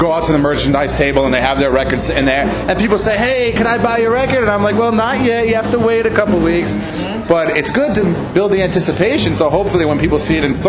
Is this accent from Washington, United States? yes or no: no; Connecticut, United States; also born or lived in New York; now in Los Angeles, United States; We grew up in Connecticut and then moved to New York. And she always wanted that kind of band name. She always wanted … Always wanted it. Then we moved to L.A.